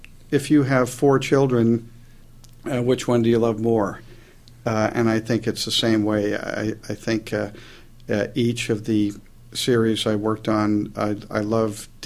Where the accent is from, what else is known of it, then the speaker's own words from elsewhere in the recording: New York, United States; When I was little, growing up in New York, I was doing storyboards before I knew what they were.